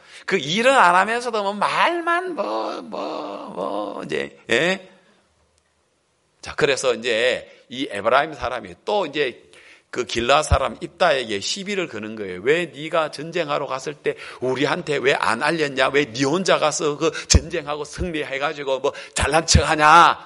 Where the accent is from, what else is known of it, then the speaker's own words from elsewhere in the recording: Gyeongsang, South Korea; 경상도, 저는 경상도 사람입니다만